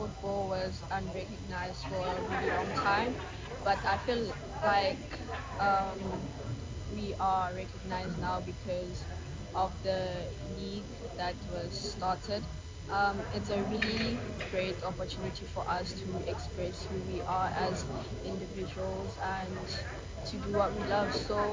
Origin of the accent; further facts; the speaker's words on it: Bloemfontein, Free State, South Africa; I'm originally from Bloem.